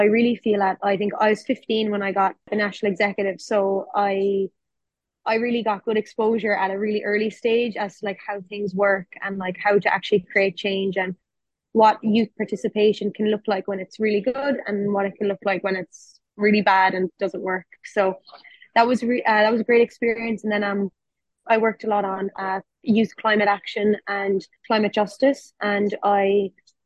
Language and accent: English; Skibbereen, County Cork, Ireland; I'm from Skibbereen in West Cork, so quite far from Claremorris, but similar in the sense of rural, small town